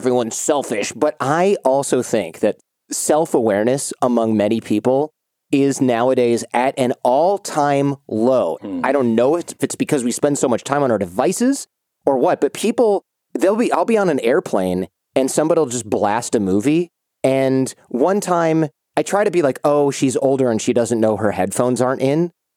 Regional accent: Troy, Michigan, United States; They're actually from my hometown of Troy, Michigan

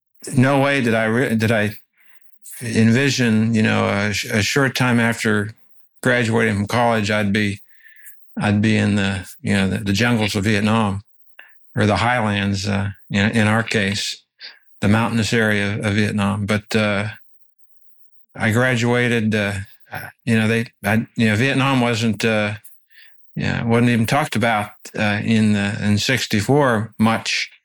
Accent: Washington, Pennsylvania, United States; born and raised in Washington, Pennsylvania, and went into the Army 5 days after graduation from college, Duquesne University.

